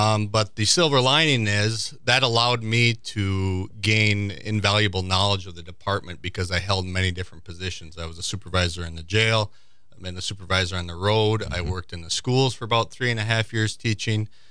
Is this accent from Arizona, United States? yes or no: no; Marquette, Michigan, United States; I'm a Marquette native, born and raised in Marquette, and I attended NMU and got my bachelor's degree.